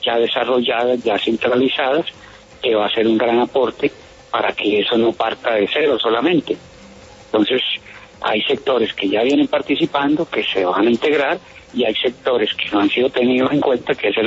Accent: Colombia; porque todos somos colombianos, todos los dolores son iguales

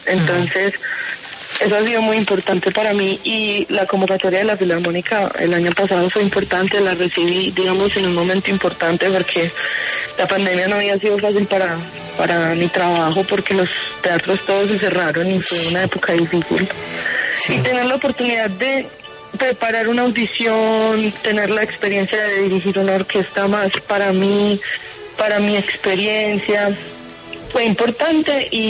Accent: Medellín, Antioquia, Colombia; cuando me preguntaban de dónde eres y yo decía de Medellín

